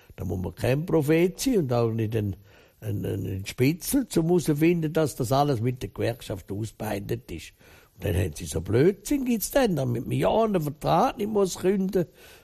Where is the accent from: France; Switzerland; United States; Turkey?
Switzerland; Wenn du mal schaust, als Schweizer da, wo es eine Green Card und weiss ich was.